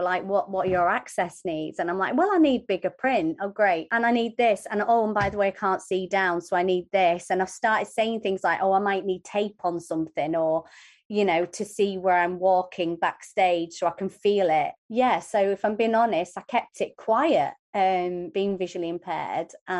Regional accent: Kendal, North West England, United Kingdom; because I grew up in Kendal, there was very little opportunity at that time to get into acting

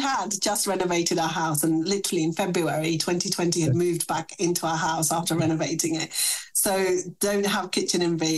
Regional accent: South East England, United Kingdom; accent: Buckinghamshire; English is a second language; moved away; The fact that I speak the way I do, I'm a Buckinghamshire person. When I came to the UK, I spoke no English. I learned English. And this is the accent, unfortunately, that I inherited. From Buckinghamshire.

